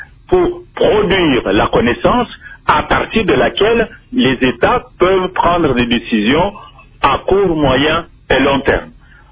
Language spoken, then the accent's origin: French; DR Congo; quand on est congolais